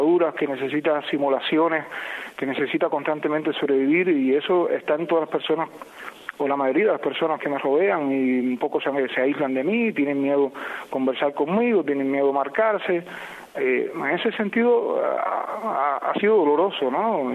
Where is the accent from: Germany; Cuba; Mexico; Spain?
Cuba; yo me siento un cubano normal, no me siento un cubano distinto, simplemente soy un cubano normal como son todos.